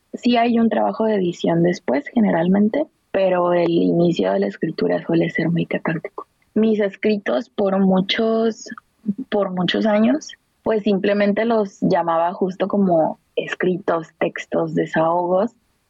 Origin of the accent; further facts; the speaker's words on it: Tijuana, Baja California, Mexico; also born or lived in Cananea, Mexico; tengo 31 años, soy acuaria, mujer, ella. Vengo de Sonora, específicamente de Cananea, que es un pueblito minero muy pequeño, pero vivo en Tijuana desde los 6 años.